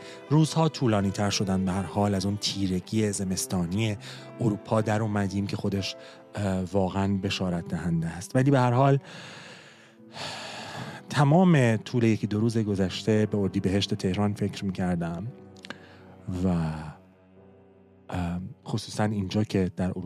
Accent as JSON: {"language": "Persian", "country": "Iran", "moved": "yes", "said": "من تا روزی که در ایران بودم درس می‌خوندم و روزی که از ایران بیرون اومدم،"}